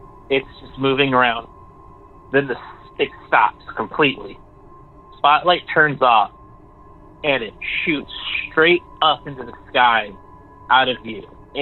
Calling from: Ohio, United States; I'm calling from Ohio.

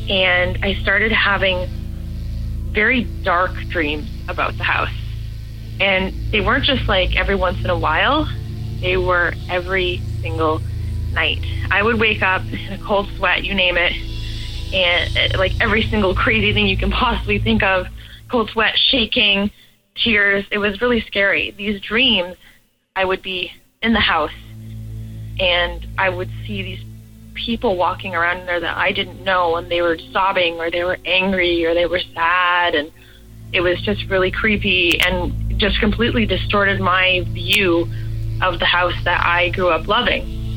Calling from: Toronto, Ontario, Canada

